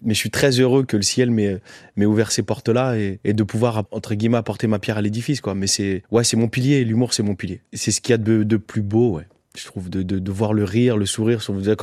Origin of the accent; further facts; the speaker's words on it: France; je suis français, je me pose pas la question de comment je suis là